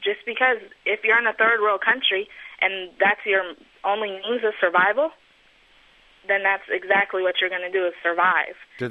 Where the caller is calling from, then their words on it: Sacramento, California, United States; Yes, sir. I'm a Jamaican-American. I'm here with my uncles